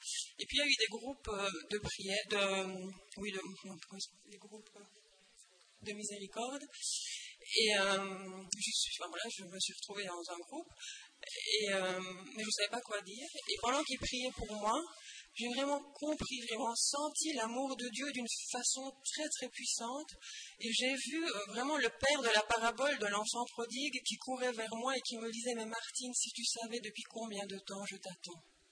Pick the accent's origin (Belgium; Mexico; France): Belgium; Aubel, Wallonia; now in Rome, Italy; je suis belge, je viens d'Aubel, j'ai 39 ans, je suis mariée avec Giovanni et j'habite à Rome. Voilà. Je suis issue d'une famille catholique